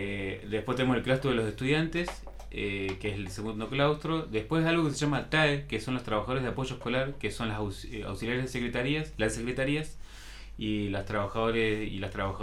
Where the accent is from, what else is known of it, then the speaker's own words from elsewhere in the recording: Misiones, Argentina; en realidad yo soy de Misiones, estoy hace 7 años